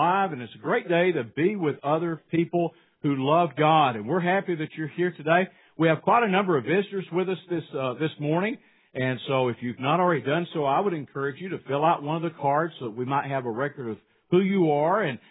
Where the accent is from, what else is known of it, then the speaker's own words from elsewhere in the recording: United States; Today, I want to ask you, who are you? I'm an American. I'm also a Christian.